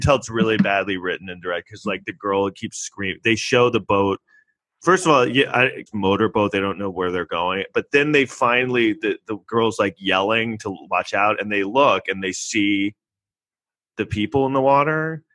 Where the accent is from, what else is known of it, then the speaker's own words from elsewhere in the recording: New York, United States; I'm from New York, and I mean, I'm like, what?